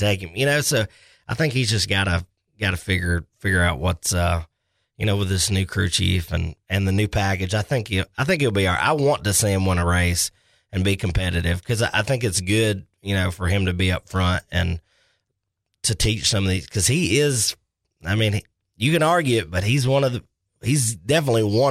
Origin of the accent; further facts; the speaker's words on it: the South, United States; And growing up in the South, I didn't ever see those kind of cars.